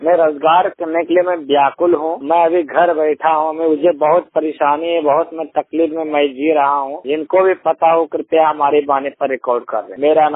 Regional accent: Bhagalpur, Bihar, India; Bhagalpur district Bihar का रहने वाला हूँ।

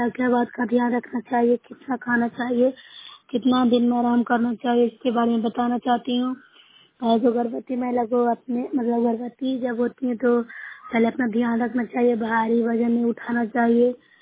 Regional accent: Bihar, India; मैं नौसै ब्लॉक से हूँ, जिला नालंदा की निवासी हूँ।

